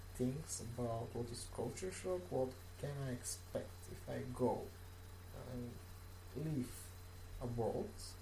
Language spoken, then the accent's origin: English; Sofia, Sofia City, Bulgaria; English is a second language; I'm from Sofia, Bulgaria.